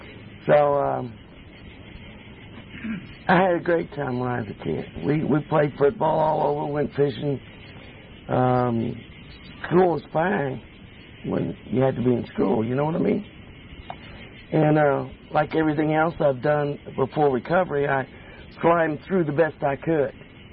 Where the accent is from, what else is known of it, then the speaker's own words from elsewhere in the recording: Long Beach, California, United States; I grew up on the wharfs and the piers and went fishing. I was born in Long Beach, California. Nobody else from Long Beach?